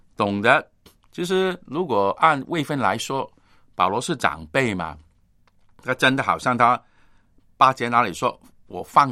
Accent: China; 我们中国人说有求有应，有求必应

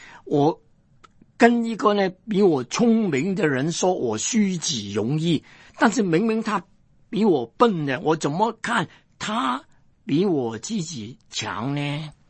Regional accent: Hong Kong; 我就不觉得我再是单单是个香港人，我是个中国人。

